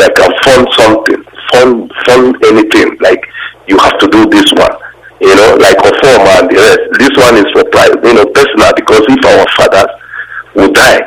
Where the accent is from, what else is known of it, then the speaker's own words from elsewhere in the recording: Cameroon; I was born in Cameroon. I grew up there, I schooled there. So, but I know I'm from Biafra.